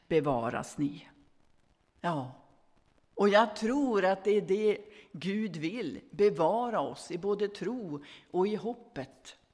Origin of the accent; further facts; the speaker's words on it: Västerbotten County, Sweden; när jag var hemma i Västerbotten och var i sommarstugan